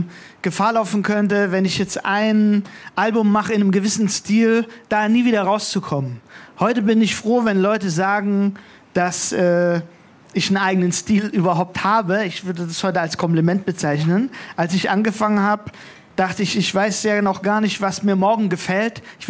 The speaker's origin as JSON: {"language": "German", "town": "Markgröningen", "region": "Baden-Württemberg", "country": "Germany", "said": "ich komme aus Markgröningen, was ein Dorf ist, mit einem ganz klaren Dorfcharakter."}